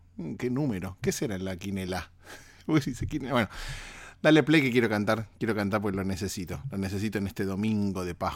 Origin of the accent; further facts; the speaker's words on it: Buenos Aires, Argentina; moved away; en Buenos Aires, en mi país donde soy oriundo, en Argentina